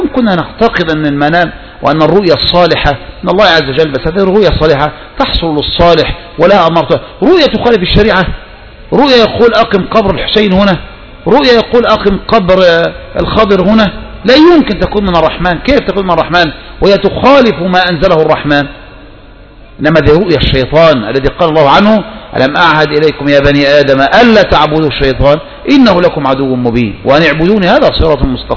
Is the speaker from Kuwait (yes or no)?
no; Tanta, Gharbia, Egypt; زي عندنا في طنطا